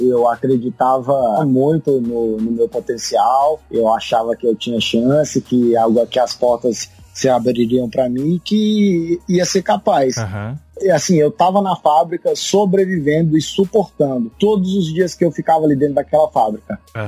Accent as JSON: {"language": "Portuguese", "town": "Brasília", "region": "Federal District", "country": "Brazil", "said": "como eu sou lá de Brasília"}